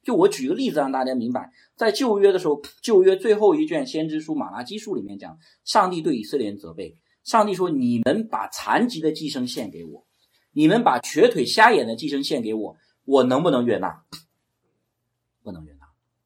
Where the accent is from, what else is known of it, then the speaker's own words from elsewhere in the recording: China; 我们中国人这方面